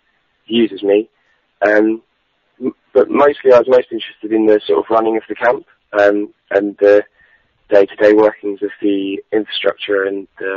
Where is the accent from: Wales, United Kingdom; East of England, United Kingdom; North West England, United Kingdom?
East of England, United Kingdom; Colchester; I'm from Essex, Colchester, and I go to university in Nottingham.